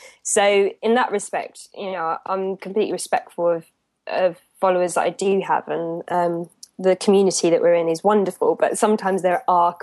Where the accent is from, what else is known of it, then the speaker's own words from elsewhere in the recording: United Kingdom; And the trouble is because I'm British and we're a bit over polite, I guess sometimes.